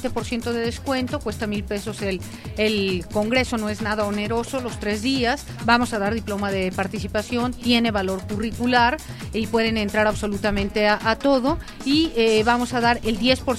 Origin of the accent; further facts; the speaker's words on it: Mexico; y soy absolutamente mexicana